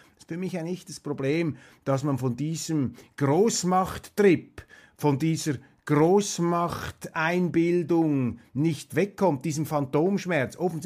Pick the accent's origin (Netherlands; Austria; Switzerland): Switzerland; Aber klar, als Schweizer, wir halten uns da zurück